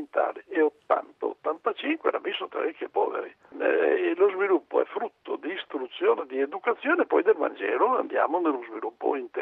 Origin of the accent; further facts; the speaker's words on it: Tronzano Vercellese, Piedmont, Italy; io vengo dalla provincia di Vercelli, un piccolo paese di Vercelli, tronzano vercellese, sepolto in mezzo alle risaie, dove si produce il riso.